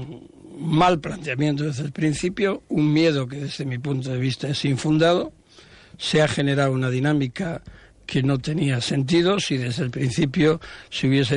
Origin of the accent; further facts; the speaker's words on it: Spain; Yo no tengo, como ciudadano español, ningún problema en que esa consulta se produzca.